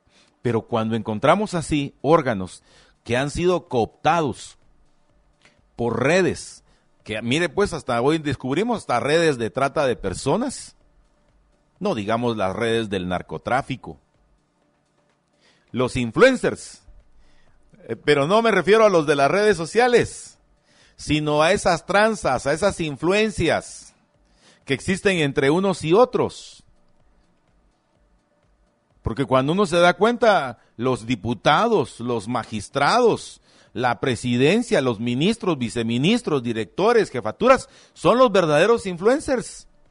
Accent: Guatemala; porque así somos los chapines

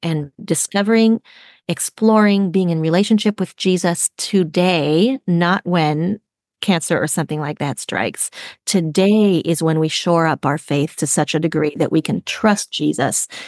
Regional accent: France; also born or lived in Germany; So 2 of them are World War II books because I grew up in Europe, lived in France and Germany.

